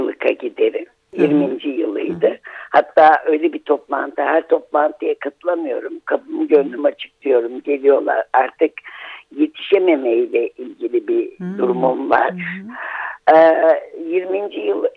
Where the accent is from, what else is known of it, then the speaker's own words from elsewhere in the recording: Çukurova, Turkey; now in Kandıra, Turkey; Şimdi şöyle, şu anda ben Çukurovalıyım aslında. Şu anda Kandıra'dayız. Kocaeli Kandıra'dayız.